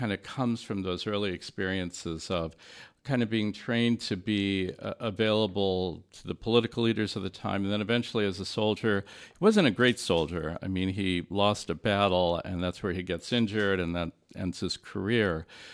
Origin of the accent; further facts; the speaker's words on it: Los Angeles, California, United States; now in Detroit, United States; I'm originally from Los Angeles area, and I came to work in the architecture school here.